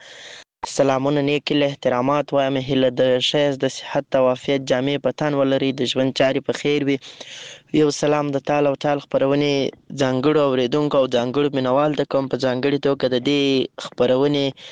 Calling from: Lashkargah, Helmand, Afghanistan; accent: Helmandi; له هلمند په مرکز لشکرګاه ښاره پیغام درته پرېږدم.

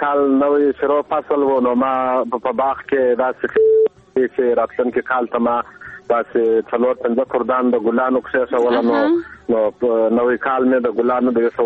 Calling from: Arghandab, Kandahar, Afghanistan; ما د کندهار ولایت د ارغنداب ولسوالۍ د شایسته خدمت څخه در سره په تماس کې

